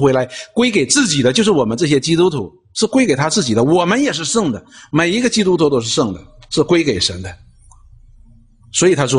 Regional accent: China; 我们中国人讲一句话，没功劳有苦劳

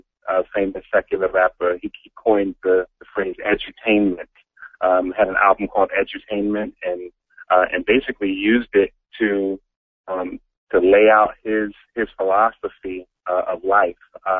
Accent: Philadelphia, Pennsylvania, United States; I'm born and raised in Philadelphia, and in Philly, there was a community of Christ-centered, God-exalting hip-hop artists

